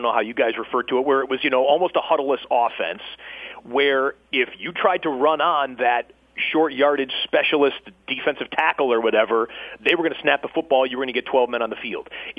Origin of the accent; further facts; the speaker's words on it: Michigan, United States; funny story, I grew up in Michigan